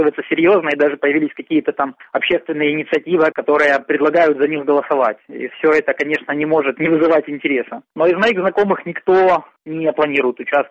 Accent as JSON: {"language": "Russian", "town": "Donetsk", "region": "Donetsk Oblast", "country": "Ukraine", "tie": "born or raised there", "said": "Я вот уезжал из Донецка 13 октября в Киев, то есть я не был дома 2 недели"}